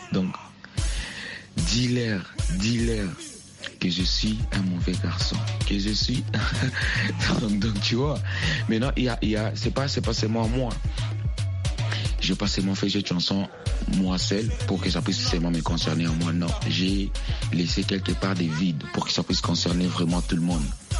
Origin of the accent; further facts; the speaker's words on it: DR Congo; first language Luba; also born or lived in Kitwe, Zambia; je suis un Kasaïen du côté de mon papa. Bien que je suis né en Zambie, à Kitwe, je suis un Congolais parce que mes parents sont des Congolais.